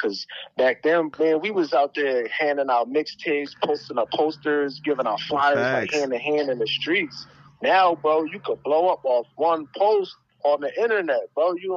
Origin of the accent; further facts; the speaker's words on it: Philadelphia, Pennsylvania, United States; because I'm from Philadelphia